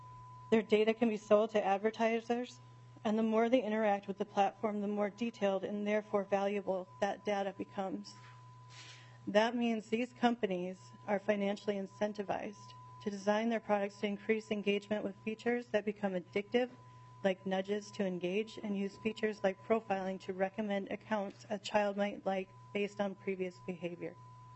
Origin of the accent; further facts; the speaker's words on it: Minnesota, United States; I'm a lifelong resident of Minnesota, and I'm proud that my home state has the opportunity to become a national leader in keeping kids safe online.